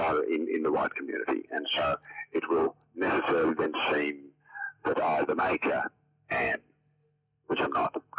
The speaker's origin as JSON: {"language": "English", "country": "Australia", "tie": "born or raised there", "also_born_or_lived": "Netherlands", "said": "I feel perfectly 100% Australian."}